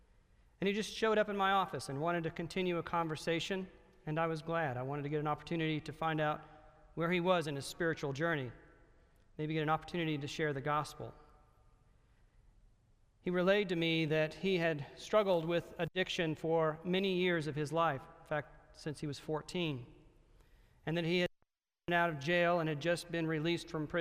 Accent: the South, United States; remember I'm from the South

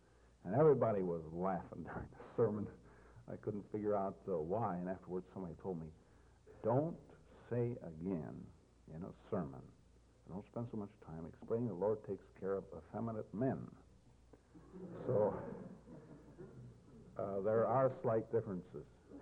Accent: North Dakota, United States; And then in North Dakota, which is where I'm from, I have to get in a plug for my home state

